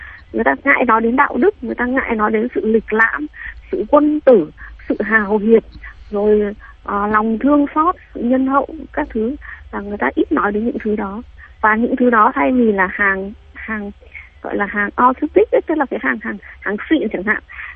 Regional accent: Southern Vietnam, Vietnam; Tôi là hậu duệ 7 đời của người miền Nam đây. Chú Minh còn là người Bắc, nhưng tôi là người Nam 7 đời.

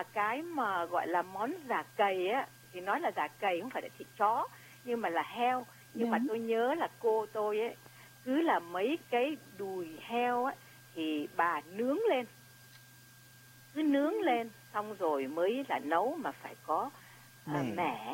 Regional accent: Northern Vietnam, Vietnam; Thì tôi cũng là người Bắc.

